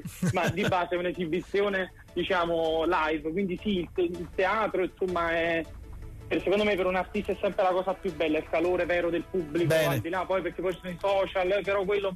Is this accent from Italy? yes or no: yes; Naples, Campania, Italy; sono da napoletano proprio ti parlo, da cittadino